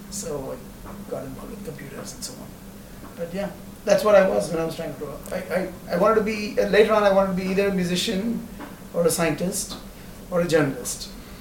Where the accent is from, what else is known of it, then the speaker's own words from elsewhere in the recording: Kanpur, Uttar Pradesh, India; also born or lived in Visakhapatnam; I grew up mostly in North India, and this little another big industrial town called Kanpur. And I had all my education there till my undergraduate.